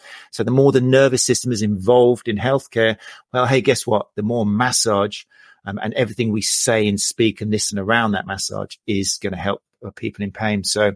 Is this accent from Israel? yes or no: no; Brighton, South East England, United Kingdom; It's not just because they're in Brighton, which is my hometown.